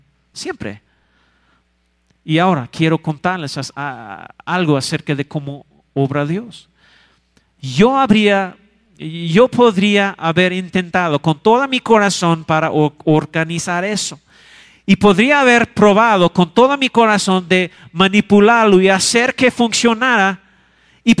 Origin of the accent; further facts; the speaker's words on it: United States; Spanish is a second language; now in Mexico; soy extranjero. No nací en México. Mi corazón sí, pero yo soy gringo.